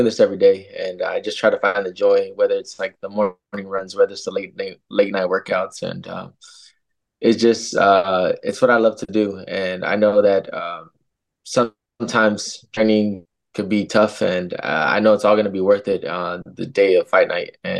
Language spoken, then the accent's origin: English; Fresno, California, United States; Most definitely it's headlining in Fresno, in my hometown.